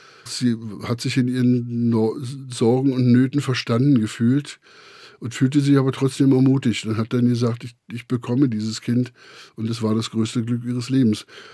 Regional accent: Berlin, Germany; ich als Berliner würde, sag's mal so im Berliner Jargon, das Herz auf dem rechten Fleck haben

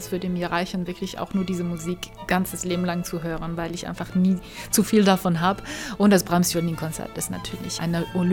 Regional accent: Georgia; Und diese Liebe zu meiner Heimat habe ich eben nie verloren, weil ich wusste, und das weiß ich immer noch, dass die Menschen in Georgien auch etwas ganz Besonderes sind

